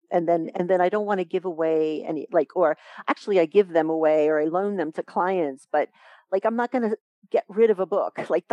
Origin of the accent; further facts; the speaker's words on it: Long Island, New York, United States; Right, I'm from Long Island, and that was the time in when New York was just really.